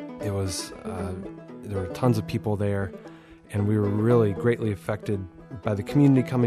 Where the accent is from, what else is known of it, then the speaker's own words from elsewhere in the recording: Kalamazoo, Michigan, United States; And we really, of course, as Kalamazooans, and my hometown is Kalamazoo, so we were really deeply disturbed and bothered by the mass shooting.